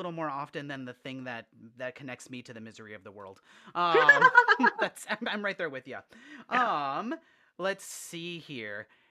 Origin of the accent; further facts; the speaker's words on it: Midwest, United States; That's how I know we're both from the Midwest.